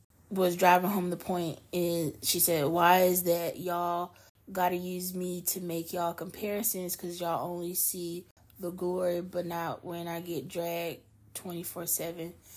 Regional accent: the South, United States; Because you think about us growing up in the South, I don't have an accent because I was told not to talk a certain way

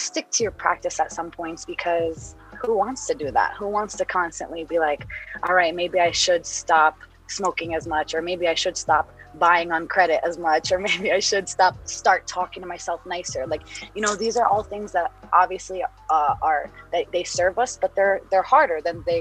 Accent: New Jersey, United States; now in Denver, United States; I was raised in New Jersey, currently in Denver, but Palestinian at heart.

